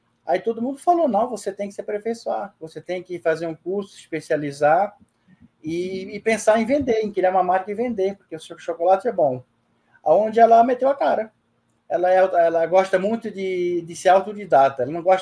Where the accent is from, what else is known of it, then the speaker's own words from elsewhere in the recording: Ascurra, Santa Catarina, Brazil; É a cidade onde meu sogro nasceu, onde eu me criei. Então, meu sogro veio aqui em 81 e batizou Sítio Ascurra, em homenagem à cidade.